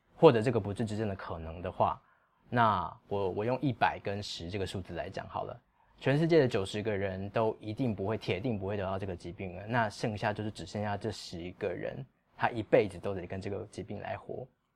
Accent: Taiwan; 它其实就以我们台湾人来说

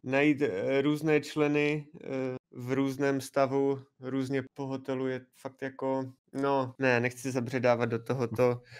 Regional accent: Luhačovice, Zlín Region, Czechia; celý život jsem vyrůstal v Luhačovicích, jsem Luhačovian, takže pro mě bylo jednodušší začít v Luhačovicích.

